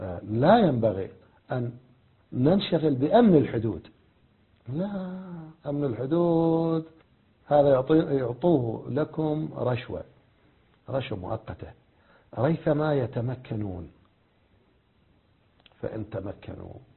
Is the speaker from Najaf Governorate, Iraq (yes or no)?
no; Baghdad, Baghdad Governorate, Iraq; خلي يستر عورته، مو يجي علينا احنا يتبغدد علينا واحنا من بغداد